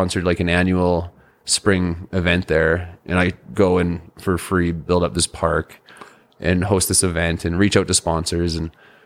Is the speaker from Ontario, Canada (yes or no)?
no; Dawson, Yukon, Canada; growing up in Dawson, it's just a small northern mining kind of touristy town.